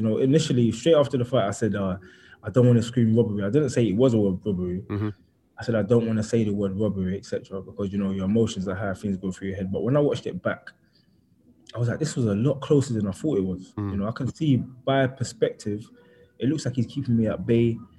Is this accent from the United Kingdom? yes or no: yes; London, United Kingdom; people are forgetting that I grew up in East London. I grew up in East London, and I grew up a certain type of way